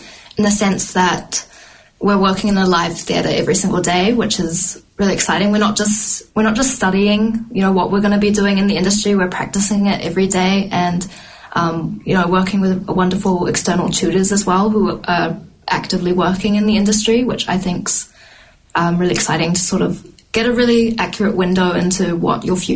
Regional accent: Auckland, New Zealand; now in Wellington, New Zealand; I'm originally from Tamaki Makaurau.

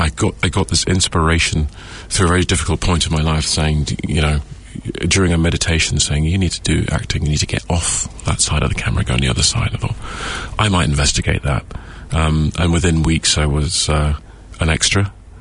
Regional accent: London, United Kingdom; I grew up in London in a musical family

